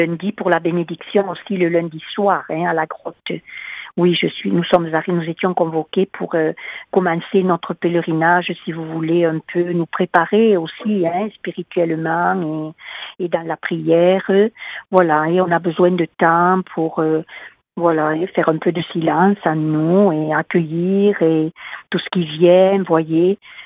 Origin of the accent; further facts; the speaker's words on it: Occitanie, France; Bon, moi, je viens du Tarn, mais voilà, c'est un appel.